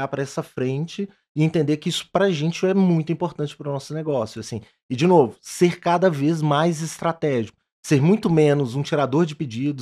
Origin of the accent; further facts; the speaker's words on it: Ipatinga, Minas Gerais, Brazil; also born or lived in Vitória; Eu nasci em Vitória, Espírito Santo, mas eu cresci em Ipatinga. Porque Ipatinga é um polo industrial. Ipatinga, ele tá na cidade, tá numa região chamada Vale do Aço, ali em Minas Gerais.